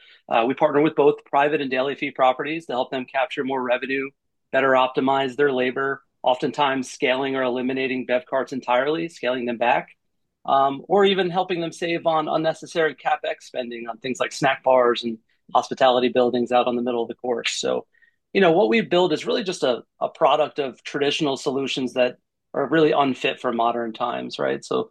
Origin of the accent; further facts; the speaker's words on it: New York, United States; And, I grew up in the Hudson Valley and here in New York.